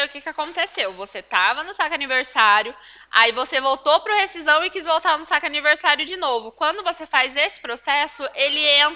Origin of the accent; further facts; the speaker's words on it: Cornélio Procópio, Paraná, Brazil; Eu sou de Cornélio Procópio.